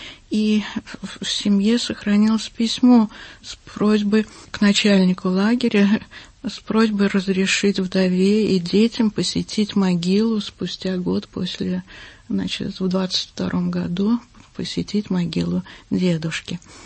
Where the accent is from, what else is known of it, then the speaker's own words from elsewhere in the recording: Moscow, Russia; Я уже москвичка, и мы, как я говорю, что мы москвичи недавние, всего 156 лет. Но когда я приезжаю в город Александров, я чувствую именно корни там.